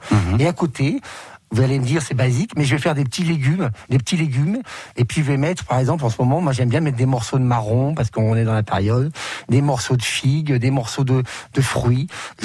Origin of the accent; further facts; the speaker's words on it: Grand Est, France; Chez nous, en Champagne-Ardenne, je sais pas